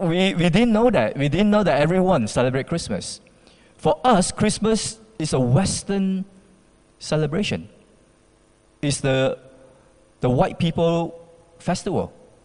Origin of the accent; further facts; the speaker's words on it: Malaysia; When we were growing up in Malaysia, we just loved a lot of things about it